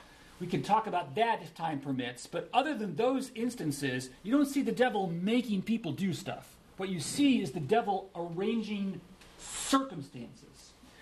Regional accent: Arizona, United States; first language English; I was raised to speak English. I know enough Spanglish from growing up in Arizona to be dangerous

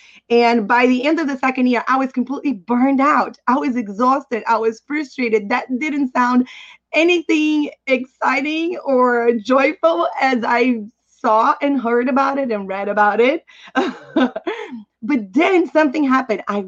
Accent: Brazil; now in Canada; My husband is from South Africa. I'm originally from Brazil.

